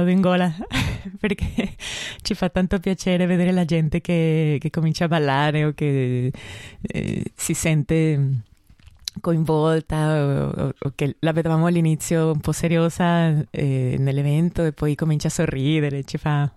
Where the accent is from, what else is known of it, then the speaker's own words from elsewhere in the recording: Mexico; now in Florence, Italy; Vengo dal Messico, ma sono qui a Firenze da 16 anni già.